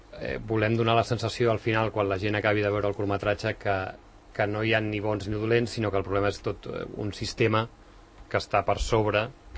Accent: Sant Cugat del Vallès, Catalonia, Spain; els exteriors seran aquí a Sant Cugat, perquè bueno, val, els dos som d'aquí de tota la vida.

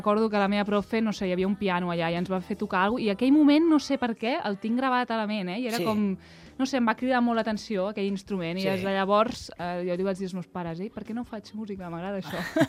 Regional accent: Rubí, Catalonia, Spain; born or raised there; also born or lived in Sant Cugat

